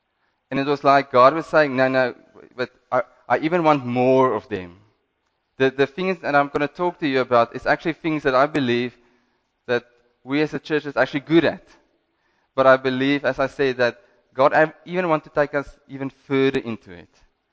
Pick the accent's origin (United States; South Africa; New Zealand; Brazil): South Africa; Western Cape; I'm from the Cape